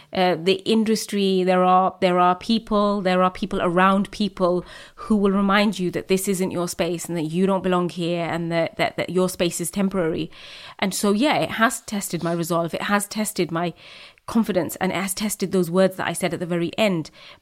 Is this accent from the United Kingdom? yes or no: yes; United Kingdom; I am a daughter of an immigrant. I'm British, Muslim, Bangladeshi, brown woman.